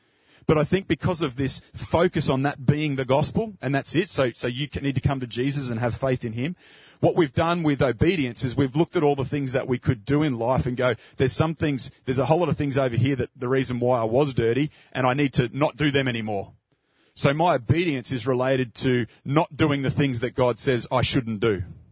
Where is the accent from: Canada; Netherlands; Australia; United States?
Australia; It might be because I'm Australian, but I read this in a particular way